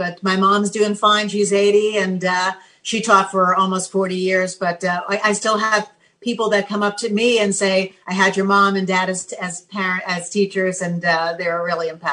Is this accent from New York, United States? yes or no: yes; New York, United States; But, you know, I was one of the lucky ones. I grew up in New York.